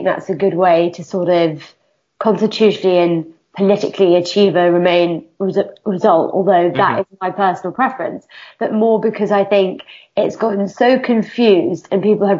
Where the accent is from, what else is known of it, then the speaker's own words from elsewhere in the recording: United Kingdom; I'm a woman, I'm a British Pakistani, and like those bits are parts of my identity